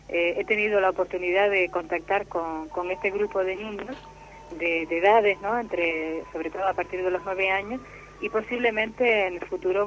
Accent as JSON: {"language": "Spanish", "town": "Arucas", "region": "Canary Islands", "country": "Spain", "tie": "born or raised there", "said": "Bueno, Arucas surgió porque en principio yo soy natural de Arucas."}